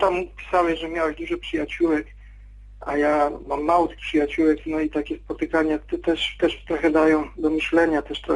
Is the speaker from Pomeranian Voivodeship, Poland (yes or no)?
yes; Gdańsk, Pomeranian Voivodeship, Poland; z Gdańska.